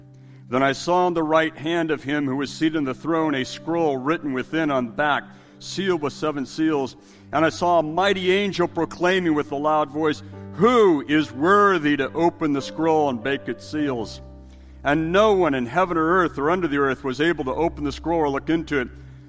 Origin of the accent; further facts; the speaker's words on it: San Diego, California, United States; I was raised in San Diego, California. I spent a lot of time at the beach growing up.